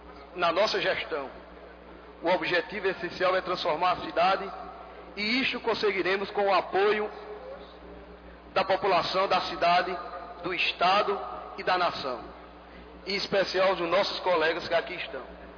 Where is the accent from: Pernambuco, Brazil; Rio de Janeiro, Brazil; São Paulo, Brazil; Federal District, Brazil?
Pernambuco, Brazil; Santa Cruz do Capibaribe; a população de Santa Cruz me deu a oportunidade de ser eleito prefeito da minha querida cidade, da minha cidade natal.